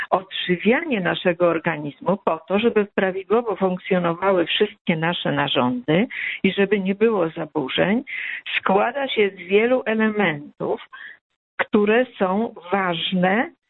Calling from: Warsaw, Masovian Voivodeship, Poland; Ja jestem lekarzem, dzwonię z Warszawy

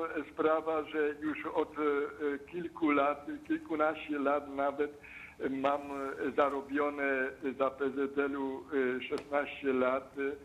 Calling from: Lesser Poland, Poland; Ja z Małopolski dzwonię

